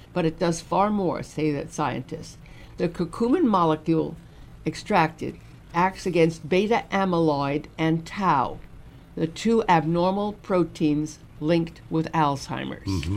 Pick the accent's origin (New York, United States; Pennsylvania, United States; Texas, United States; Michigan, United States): New York, United States; Brooklyn; No, I'm a Jew from New York